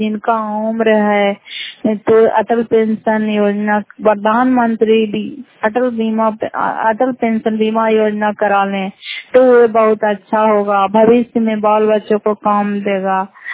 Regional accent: Fatehpur, Bihar, India; घर फतेहपुर पंचायत मकरौता जिला नालंदा कराय पसरा ब्लॉक के निवासी हूँ।

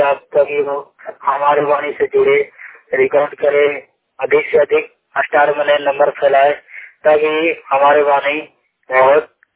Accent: Bihar, India; बिहार राज का रहने वाला हूँ, जिला बदलना।

